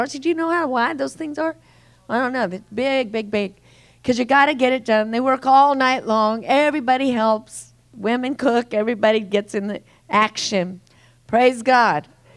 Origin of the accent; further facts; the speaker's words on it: Colorado, United States; I come from Eastern Colorado, where there's miles and miles and miles of miles and miles of land, flat land.